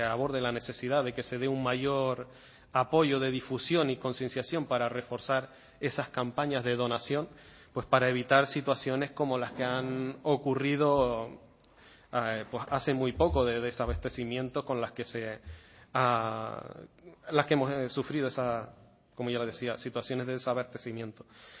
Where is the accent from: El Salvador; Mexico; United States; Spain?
Spain; Valle Gran Rey, Canary Islands; el nuevo centro de salud de mi pueblo, de Valle Gran Rey